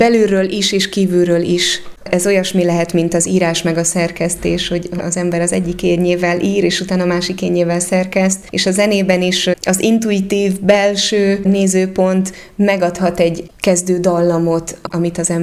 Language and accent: Hungarian; Hungary; esetleg én Közép-Kelet-Európából kezdve jobban érzek, mint a nyugat-európaiak, mi lehet nekem a sajátom magyarként egy nyugat-európai közegben.